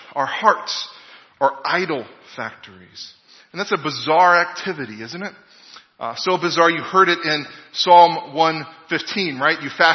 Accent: United States; I don't really understand that too, because I'm an American, and we don't really speak about royalty since we kicked King George out for bossing us around.

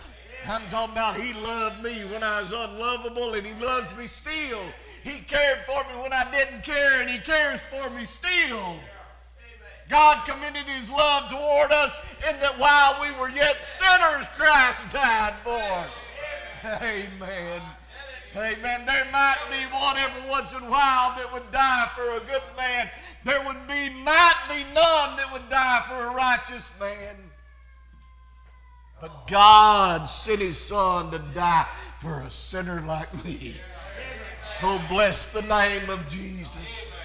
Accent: Alabama, United States; We think because we're from Sand Mountain, we've heard the gospel all of our days

